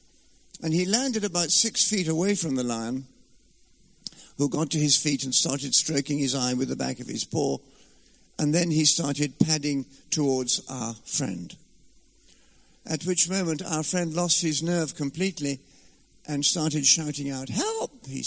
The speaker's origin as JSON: {"language": "English", "region": "Scotland", "country": "United Kingdom", "said": "I come from Scotland"}